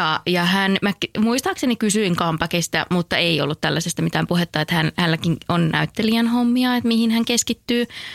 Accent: Eno, North Karelia, Finland; Mä oon Joensuusta kotoisin.

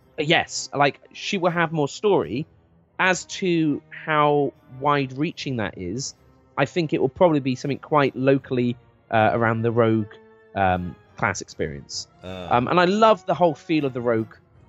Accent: England, United Kingdom; accent: English; Because I'm English.

